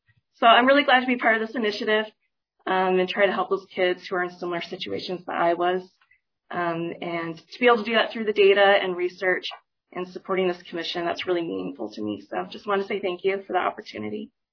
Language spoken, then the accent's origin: English; Ogden, Utah, United States; So as a kid, I grew up in Ogden, which is a city with a high rate of kids experiencing IGP in Weber County.